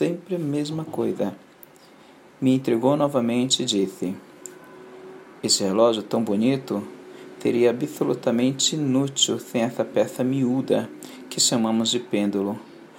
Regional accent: São Paulo, Brazil; sou de São Paulo, capital

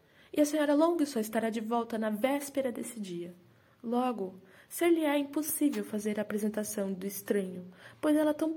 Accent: Bauru, São Paulo, Brazil; sou de Bauru

